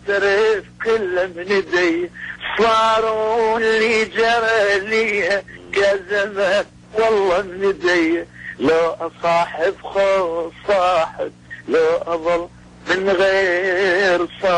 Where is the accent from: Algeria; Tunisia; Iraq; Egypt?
Iraq; Nasiriyah, Dhi Qar; also born or lived in Basra; now in Baghdad, Iraq; كنت عازف كمان في تلفزيون البصرة وبعدين انتقلت إلى من الناصرية إلى البصرة بعدين انتقلت إلى بغداد